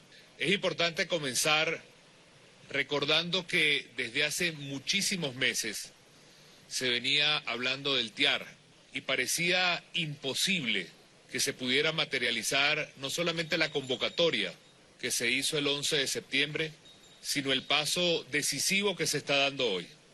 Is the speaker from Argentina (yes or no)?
no; Venezuela; Para nosotros como venezolanos es enteramente satisfactorio